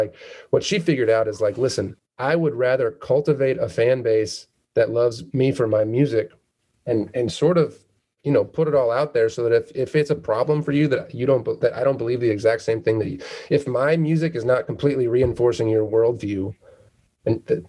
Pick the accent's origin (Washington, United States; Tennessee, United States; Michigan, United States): Michigan, United States; I'm from Michigan.